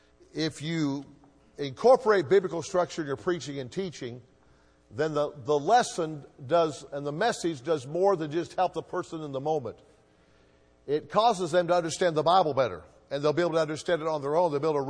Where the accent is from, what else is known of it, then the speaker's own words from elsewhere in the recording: Hutchinson, Kansas, United States; started my hometown church a year later in Hutchinson, Kansas.